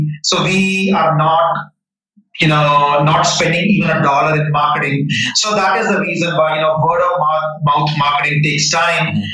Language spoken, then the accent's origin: English; India; moved away as an adult; now in United States; So I grew up in India, went to IIT Delhi